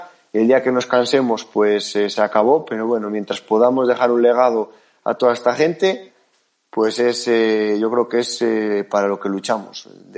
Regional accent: León, Castile and León, Spain; Yo llevo aquí 10 años, soy de León y estoy encantado, soy de pueblo y no me da duelo decirlo

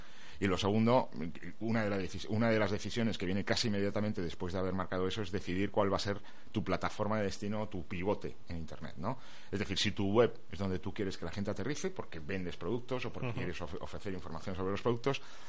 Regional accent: Spain; porque ya sabemos cómo somos los españoles con este tipo de cosas

